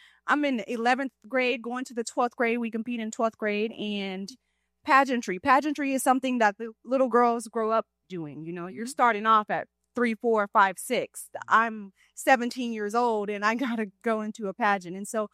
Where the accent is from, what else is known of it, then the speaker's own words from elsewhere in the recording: Angleton, Texas, United States; Okay, so I'm a country girl. I grew up in Angleton, Texas. That's south.